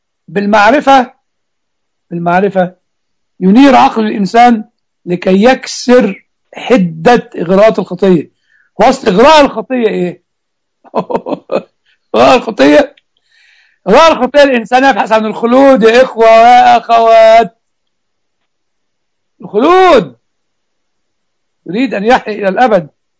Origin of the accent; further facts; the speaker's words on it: Egypt; moved away; واللي ربما موجود عندنا في مصر. طبعا انا ما اعرفش مصر ماشيه ازاي.